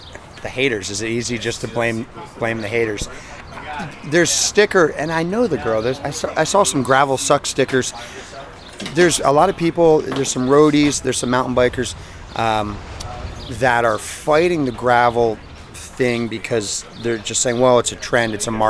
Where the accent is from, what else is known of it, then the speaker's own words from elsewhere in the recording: Phoenixville, Pennsylvania, United States; I'm from Phoenixville, Pennsylvania.